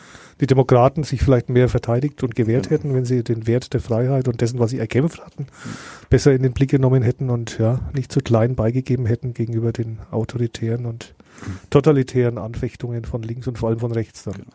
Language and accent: German; Fürth, Bavaria, Germany; aus Fürth, meiner Heimatstadt.